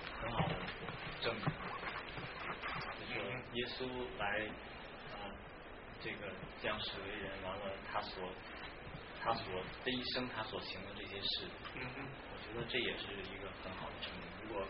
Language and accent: Chinese; China; 那我们如果其实像我们从大陆来的